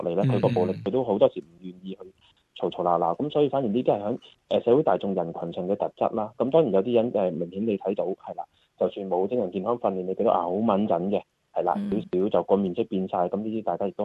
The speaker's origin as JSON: {"language": "Cantonese", "country": "China", "said": "我哋中國人有一個其實係科學上係錯誤嘅思想，"}